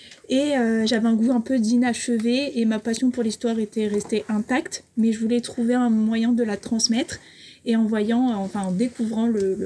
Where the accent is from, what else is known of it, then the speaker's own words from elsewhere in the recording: Bordeaux, Nouvelle-Aquitaine, France; voilà. C'est ça. Je ne viens pas du tout de Nîmes, je viens de Bordeaux.